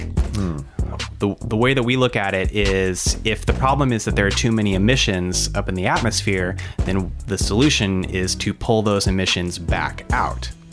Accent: Phoenix, Arizona, United States; now in Seattle, United States; Yeah, I grew up in Phoenix, Arizona. My family's from California, and I live in Seattle now. So I'm a person of the West

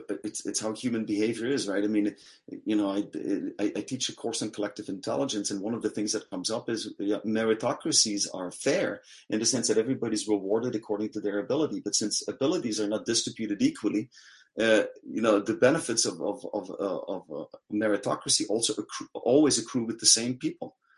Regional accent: Belgium; my home country of Belgium

